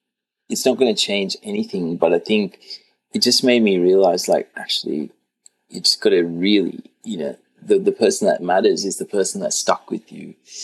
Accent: Sri Lanka; I grew up in Sri Lanka, which is a country which has a Buddhist majority.

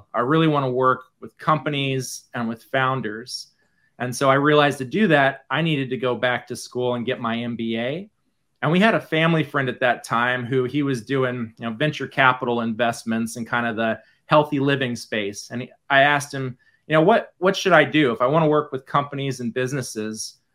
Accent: Dayton, Ohio, United States; grew up in the Midwest, born and raised in Dayton, Ohio.

